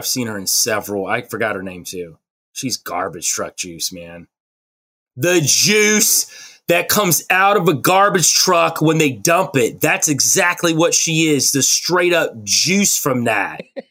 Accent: the South, United States; And I'm from the South. So to me, it was never a black thing or like a white thing because down South, man, everybody can cook. So like, and we were country.

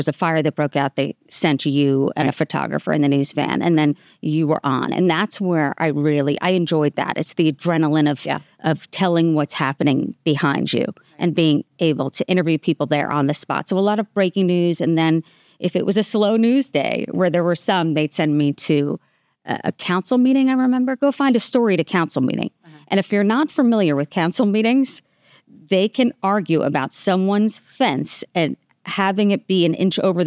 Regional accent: New Jersey, United States; growing up in New Jersey with my parents and their friends and growing up with their kids

